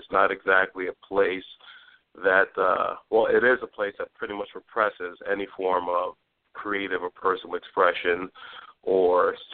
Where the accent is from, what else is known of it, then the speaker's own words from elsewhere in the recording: Brooklyn, New York, United States; born there; No, my mother's the immigrant. I was born in Brooklyn. My mother was from Panama. My father was from the South.